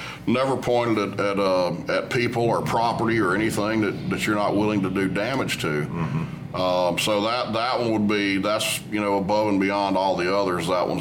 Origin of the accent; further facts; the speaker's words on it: Shelby County, United States; Well, I grew up in Shelby County, actually. We moved here to Coleman in 2006.